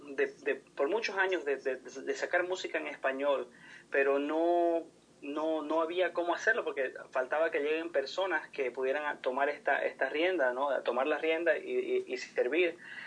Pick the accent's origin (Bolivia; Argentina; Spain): Bolivia; now in Gaithersburg, United States; Mi esposa es de Puerto Rico, yo soy de Bolivia